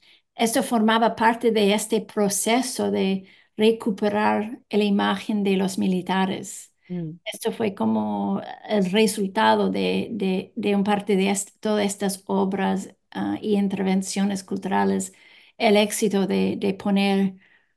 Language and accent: Spanish; Canada; Spanish is a second language; now in Peru; Y esto me sorprende, como canadiense no tenemos esto.